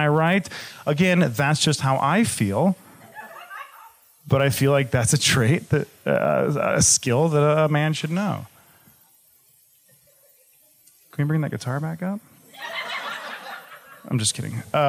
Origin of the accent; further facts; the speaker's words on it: Michigan, United States; And also, I'm from Michigan as well, so, like, very conservative